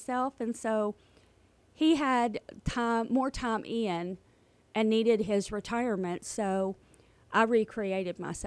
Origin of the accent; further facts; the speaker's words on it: Leitchfield, Kentucky, United States; also born or lived in New York; No, I grew up in Litchfield, Kentucky.